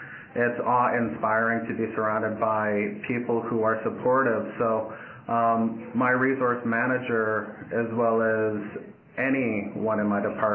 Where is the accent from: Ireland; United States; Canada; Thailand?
Canada; Williams Lake, British Columbia; also born or lived in Kamloops; I was born in Kamloops, British Columbia. I was raised in Williams Lake in the Shuswap territory. That would be the Tsleil-Waututh Nation.